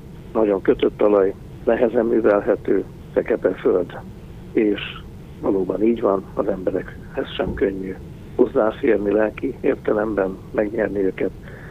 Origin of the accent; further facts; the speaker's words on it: Gyula, Békés, Hungary; born there; én békési születésű vagyok, egészen pontosan Békés megyei, gyulai születésű, Gyulán születtem, és onnan kerültem el, hogy a Debrecenbe, majd vissza aztán Gyulaváriba lelkipásztornak, majd némi eltávolodás után, ugye Jászmegy-Koszolnok megye után visszatértem Békés megyébe.